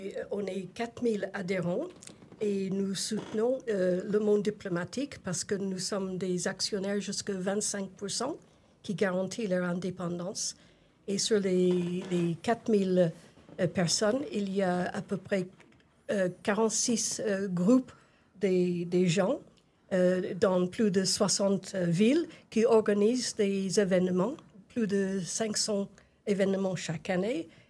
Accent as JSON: {"language": "French", "town": "Dublin", "region": "Leinster", "country": "Ireland", "second_language": "French", "lives_now": "France", "said": "Je suis de Dublin, en Irlande."}